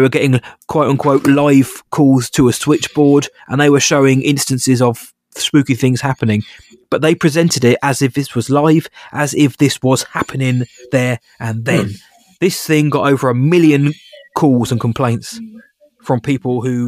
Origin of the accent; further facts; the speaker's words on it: United Kingdom; I am British. This is set in Belfast, so it's set in Northern Ireland 25 years ago.